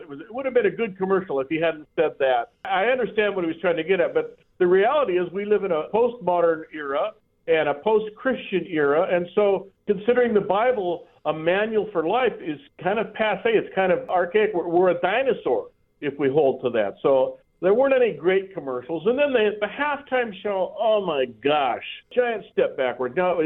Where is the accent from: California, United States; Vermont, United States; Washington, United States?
California, United States; San Diego; growing up in San Diego, the teams in L.A. were always beating us up.